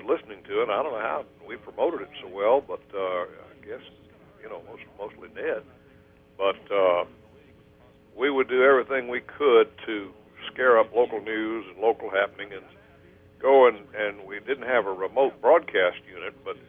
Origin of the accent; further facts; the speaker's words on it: Ozark, Alabama, United States; My hometown is Ozark, Alabama, and in my senior year in high school, I was working at WOZK in Ozark